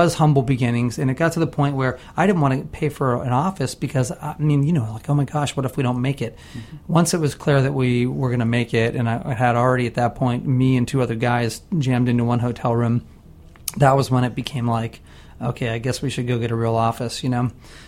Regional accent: Pittsburgh, Pennsylvania, United States; moved away; I was born in Pittsburgh. I lived there till 1979. We moved to Florida.

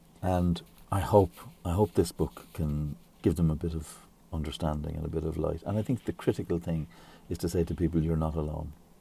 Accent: Ireland; And that comes, of course, from growing up in Ireland.

